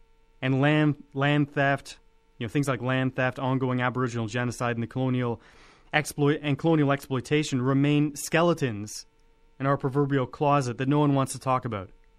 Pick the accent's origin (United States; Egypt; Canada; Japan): Canada; Ontario; what I was taught to believe growing up in the Ontario school system. Because in Canada